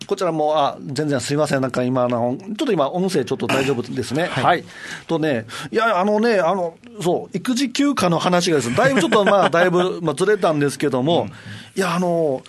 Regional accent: Naha, Okinawa, Japan; born there; 僕は、まあ、那覇生まれなんで、ね、寂しいなってもあるんですよね。

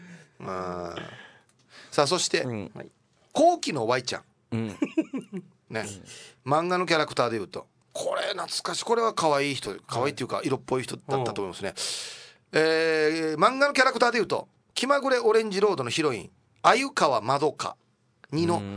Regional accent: Beppu, Oita, Japan; 2年前地元別府市で行われた2回目の成人式というイベントで再会してしまいました。

